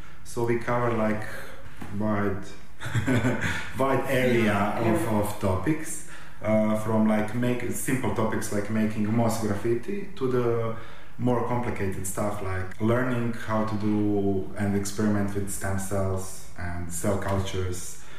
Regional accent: Dubrovnik, Dubrovnik-Neretva County, Croatia; English is a second language; now in Zagreb, Croatia; I'm from Dubrovnik. I live in Zagreb.

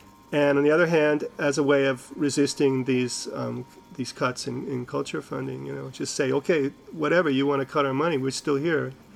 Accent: United States; now in Europe; Yeah, I mean, the way I grew up playing music in the States was we didn't have any help from the government.

